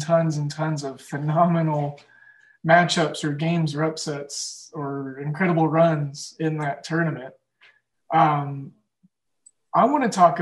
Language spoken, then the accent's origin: English; Oklahoma, United States; Growing up in Oklahoma, we didn't have professional teams, so it was college sports and a lot of football for me.